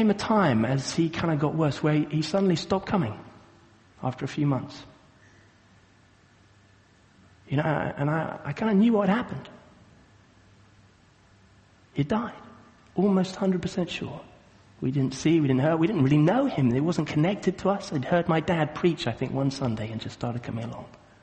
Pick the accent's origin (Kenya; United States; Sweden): Kenya; when I was growing up in Kenya, as I was in my early teens.